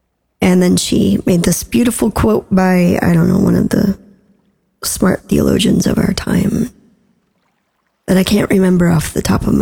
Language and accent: English; United States; being here as an American